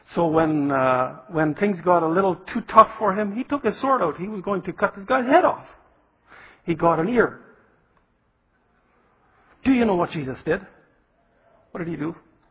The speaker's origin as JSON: {"language": "English", "country": "Canada", "said": "And so we're from Canada."}